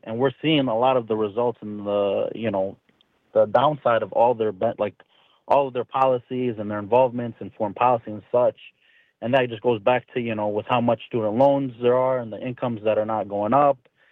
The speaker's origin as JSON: {"language": "English", "town": "Oak Creek", "region": "Wisconsin", "country": "United States", "tie": "born or raised there", "said": "I grew up in Oak Creek, and we were fortunate, my family, to buy a house right before the market crash in Oak Creek."}